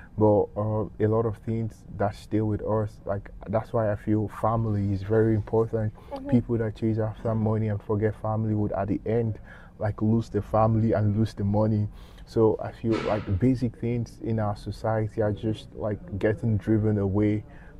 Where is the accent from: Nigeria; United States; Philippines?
Nigeria; Oyo; English is a second language; So like back in Nigeria, like I'm from the West, the Yoruba side. So I'm from Oyo in Nigeria. But I speak Yoruba, but like in Nigeria generally, the national language is English.